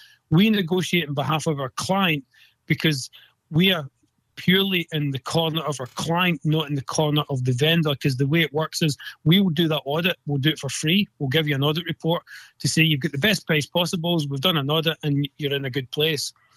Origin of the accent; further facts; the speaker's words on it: Scotland, United Kingdom; accent: Scottish; moved away as an adult; now in Tampa, United States; I'm originally from Scotland. Anybody that hears the accent, I'm a Scottish person living in Tampa Bay in Florida. I came to the country in January 2011 with my wife and my four-year-old and seven-year-old son.